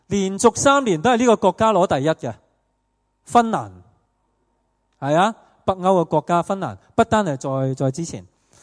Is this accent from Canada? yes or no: no; Hong Kong; 但我哋香港人呢，我哋香港人就觉得要搵钱升职加薪我哋就会快乐。